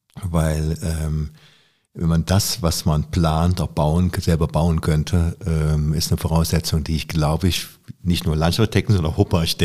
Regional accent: Rhineland, Germany; accent: Rhenish; Deswegen kann ich nicht so richtig Kölsch. Aber man identifiziert mich schon als Rheinländer, glaube ich, wenn ich rede.

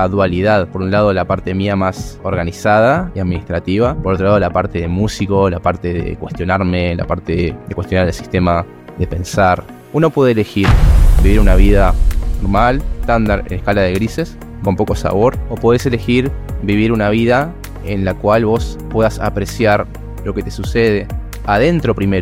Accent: Mar del Plata, Buenos Aires Province, Argentina; Bueno, marplatense, músico, guitarrista, cantante, productor.

